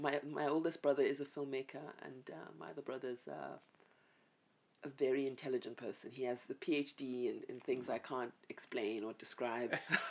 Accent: Ile-Ife, Osun, Nigeria; also born or lived in Barbados; I grew up in Nigeria, really, because I was born in Barbados, but very soon, I was probably a year even, we moved back to Nigeria. I grew up in a town called Ile-Ife. It was a university town.

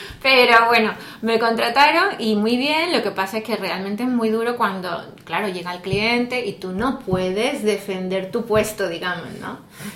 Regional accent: Seville, Andalusia, Spain; now in Spain/abroad; yo vengo de España, de una ciudad del sur, que es una ciudad que tiene 700.000 habitantes.

